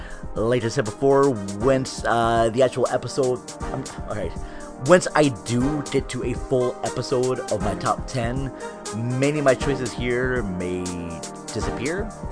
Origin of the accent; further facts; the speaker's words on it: Minnesota, United States; because I was able to see it in my hometown of Minnesota